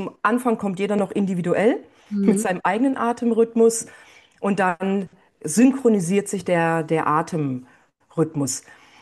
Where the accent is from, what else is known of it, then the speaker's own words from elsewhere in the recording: Southern Germany, Germany; ich bin in den 60ern in dörflicher Gegend aufgewachsen in Süddeutschland.